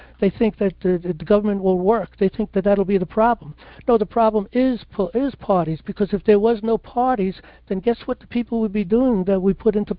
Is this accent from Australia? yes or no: no; New York City, New York, United States; And I grew up in New York City, you know? There was always something going on.